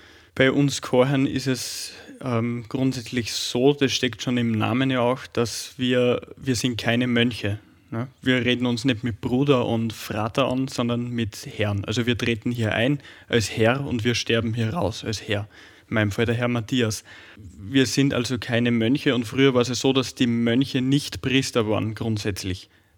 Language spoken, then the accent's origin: German; Reichersberg, Upper Austria, Austria; bin seit 2023 hier im Stift Reichersberg, zurzeit im Noviziat. Ich bin tatsächlich auch ein gebürtiger Reichersberger, also ein waschechter Innviertler.